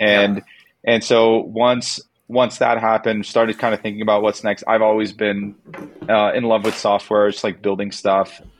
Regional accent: Montreal, Quebec, Canada; now in Toronto, Canada; I grew up in Montreal and then moved to Toronto about 10 years ago.

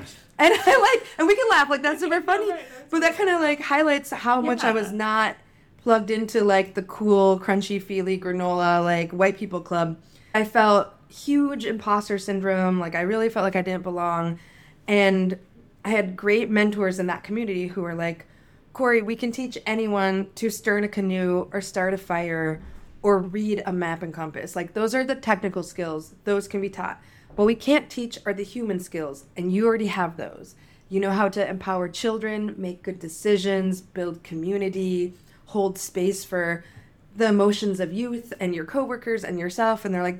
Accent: Duluth, Minnesota, United States; also born or lived in Ecuador / Hastings; My parents are from Duluth, Minnesota, and they adopted me from Ecuador when I was 3 months old. So I grew up in Duluth and in Hastings

